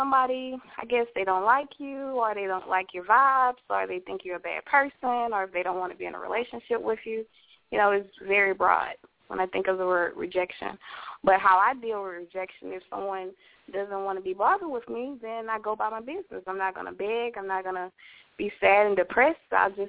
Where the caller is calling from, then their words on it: Louisiana, United States; I'm calling from Louisiana.